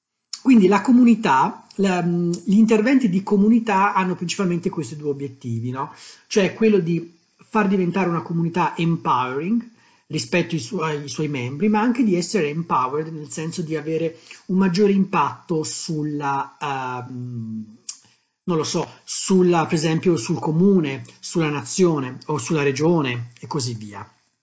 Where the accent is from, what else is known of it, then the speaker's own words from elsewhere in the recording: Tuscany, Italy; io ho vissuto molti anni a Firenze, io sono toscano